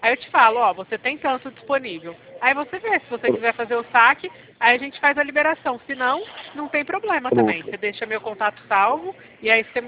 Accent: Bebedouro, São Paulo, Brazil; Sou de Bebedouro, interior de São Paulo.

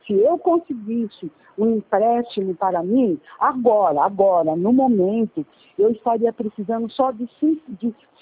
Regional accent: São Paulo, Brazil; Eu sou aqui de São Paulo

